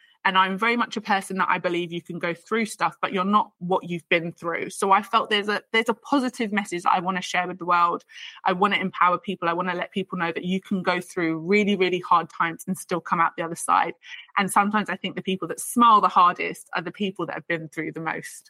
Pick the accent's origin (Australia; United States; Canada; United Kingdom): United Kingdom; And when you talk about being Black British, and it's, I cover some of it in my book about when I was first aware that I was Black.